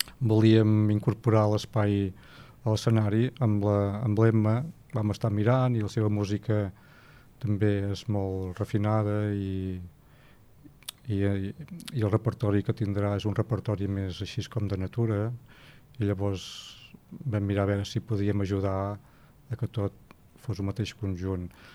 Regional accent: Torroella de Montgrí, Catalonia, Spain; Jo sóc de Torroella, sóc fill d'un mas d'en Cap a la Gola

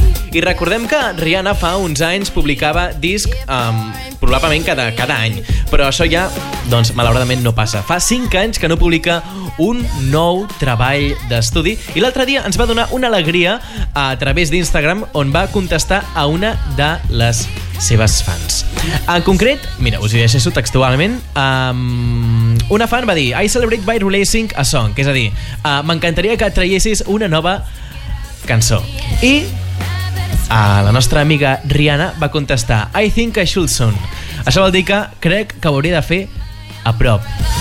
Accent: Catalonia, Spain; una cosa molt important i que ens caracteritza com a catalans i catalanes.

